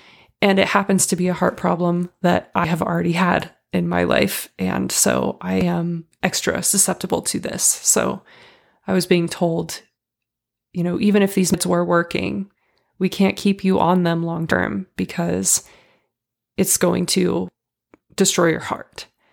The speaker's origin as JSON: {"language": "English", "region": "California", "country": "United States", "said": "So we had to medically evacuate me to my home state of California"}